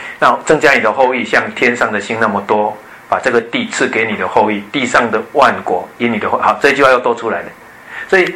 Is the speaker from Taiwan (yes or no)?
yes; Taiwan; 我们台湾人都像这样